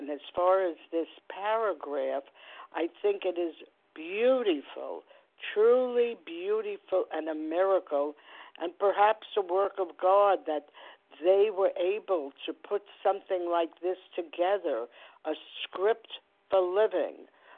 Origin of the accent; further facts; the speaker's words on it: New York, United States; I'm from New York.